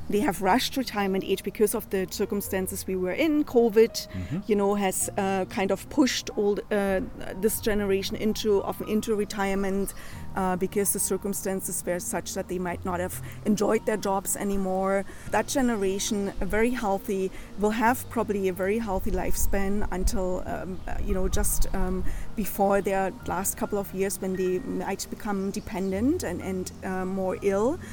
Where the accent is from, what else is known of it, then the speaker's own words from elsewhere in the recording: East Germany, Germany; because I grew up in East Germany.